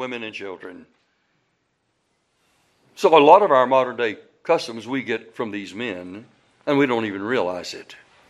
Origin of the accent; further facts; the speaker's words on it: the South, United States; I was raised in the South. I was raised on a farm.